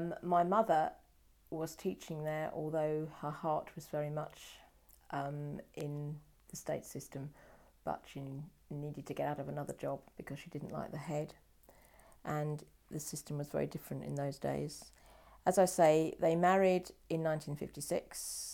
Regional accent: Eastbourne, South East England, United Kingdom; born there; I'm 52 years old. My date of birth is the 11th of the 5th, 1960, and I was born in Eastbourne, East Sussex.

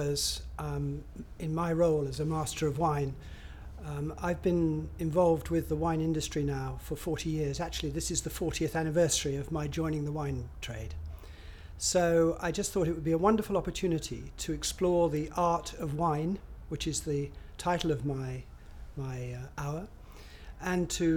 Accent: Dorking, South East England, United Kingdom; I'm from Dorking and I was born on the 26th of May 1944.

